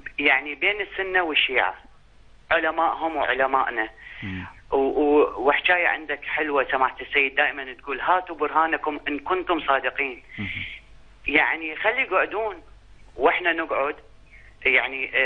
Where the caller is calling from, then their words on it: Sweden; من السويد.